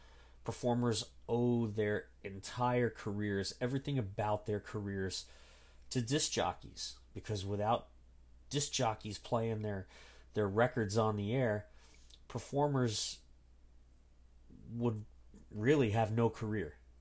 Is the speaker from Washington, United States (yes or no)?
no; New Jersey, United States; Now, I'm from New Jersey. I grew up literally on the shores of the Raritan Bay, right across from New York City.